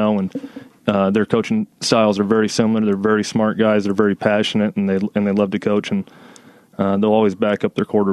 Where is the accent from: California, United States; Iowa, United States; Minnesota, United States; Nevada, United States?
Iowa, United States; also born or lived in Indiana / Chicago; You know, that's growing up in Iowa ever since high school, going to Purdue in college, and then starting off in Chicago.